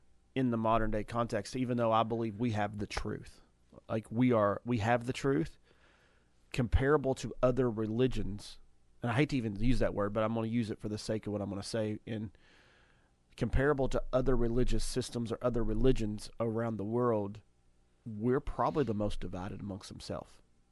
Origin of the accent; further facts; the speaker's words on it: United States; But I think as Americans, we should not allow it either.